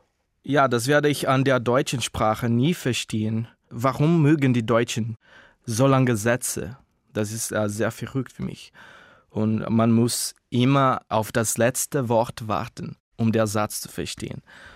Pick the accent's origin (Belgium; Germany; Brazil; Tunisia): Brazil; Campo Grande, Mato Grosso do Sul; German is a second language; Ich komme aus Brasilien, aus einer Stadt, die heißt Campo Grande in Mato Grosso do Sul. Und ich bin im Jahr 1993 geboren.